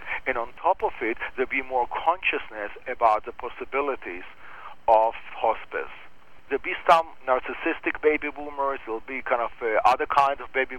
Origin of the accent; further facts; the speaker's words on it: Israel; Living in the Middle East, growing up in Israel